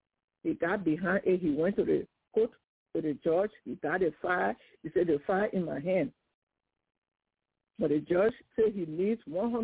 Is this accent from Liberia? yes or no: yes; Liberia; So I said, we're from Liberia.